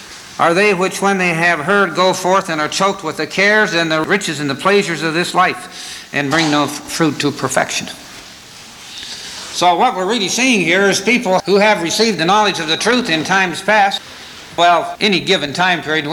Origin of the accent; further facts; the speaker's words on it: Scotland, United Kingdom; You know, being a Scotsman, when I first heard about tithes